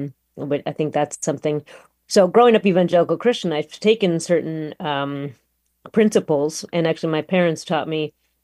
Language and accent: English; Chicago, Illinois, United States; I was, born and raised in Chicago, and to a Pakistani father who grew up Muslim, born in India, migrated. My mother from Lima, Peru, grew up Catholic. They came to America.